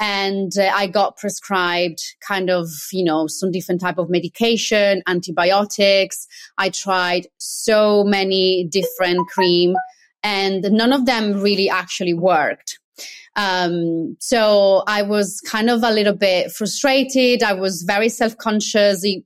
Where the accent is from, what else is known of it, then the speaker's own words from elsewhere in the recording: Italy; moved away as an adult; now in London, United Kingdom; Growing up in Italy in the 80s and 90s